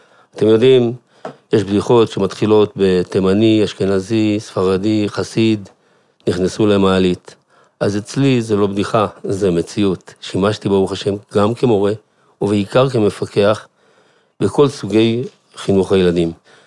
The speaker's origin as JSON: {"language": "Hebrew", "town": "Bnei Brak", "region": "Tel Aviv District", "country": "Israel", "tie": "born there", "moved": "as an adult", "lives_now": "Jerusalem, Israel", "said": "נולדתי בבני ברק, עברתי את המסלול הרגיל של ילד נער חרדי, תלמוד תורה, חיידר, ישיבה קטנה, ישיבה גדולה, כולל. לפני כ-35 שנה הקמתי את ביתי בירושלים"}